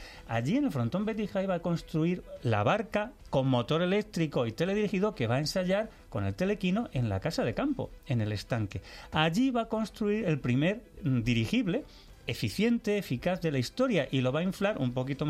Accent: Spain; somos muy españoles

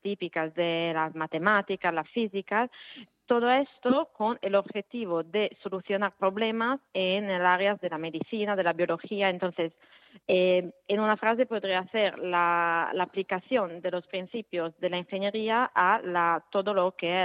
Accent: Italy; Yo soy italiana y me apunté al grado en ingeniería biomédica al Politécnico de Milano

